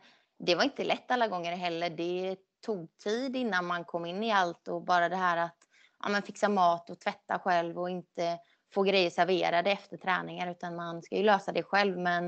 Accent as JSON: {"language": "Swedish", "region": "Skåne", "country": "Sweden", "said": "jag flyttade ju ändå från Skåne 2010, så att det var ju länge sedan jag bodde där"}